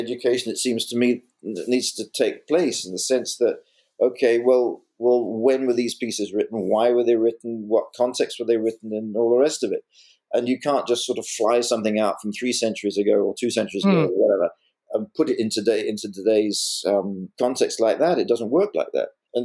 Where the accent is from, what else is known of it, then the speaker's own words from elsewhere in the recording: West Midlands, United Kingdom; You know, I grew up in Worcestershire in the UK. Worcester is not so far from Birmingham.